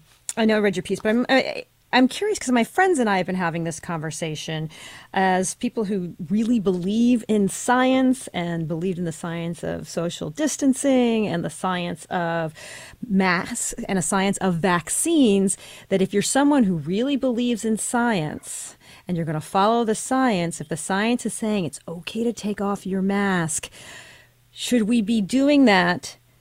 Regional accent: New Jersey, United States; Oh, yeah. Jersey girl here.

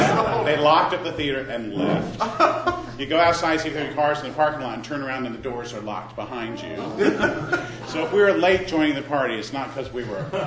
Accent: North Carolina, United States; I'm from North Carolina and I live in Virginia, and we kind of invented Southern hospitality.

